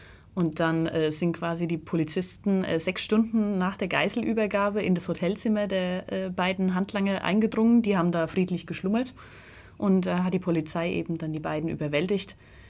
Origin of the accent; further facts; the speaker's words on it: Bavaria, Germany; Ich komme aus dem Buchental, also dem Nachbarort von Mespelbrunn.